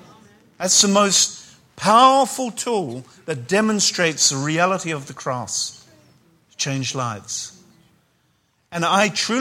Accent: New Zealand; accent: Kiwi; moved away as an adult; now in Israel; When I came to Israel, when I immigrated from New Zealand, you hear this funny Kiwi accent. When I immigrated nearly 30 years ago, in fact 27 years ago accurately, came to Israel, There's another Kiwi here?

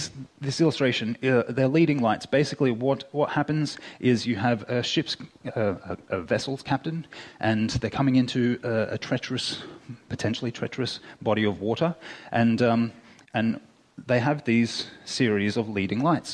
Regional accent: Australia; accent: Australian; please excuse me if I'm moving quickly and my Australian accent kind of blows things a bit for you.

